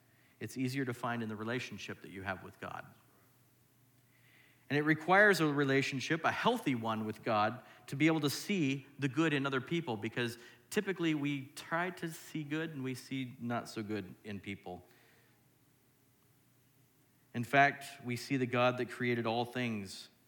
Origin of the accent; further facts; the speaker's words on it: Oregon, United States; I come from Oregon.